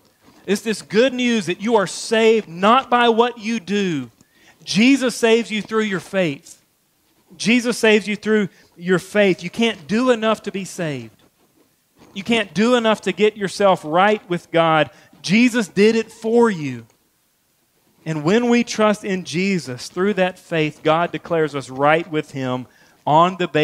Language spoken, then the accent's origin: English; Georgia, United States; we're in South Carolina, so, and I'm from Georgia, so we need to say this.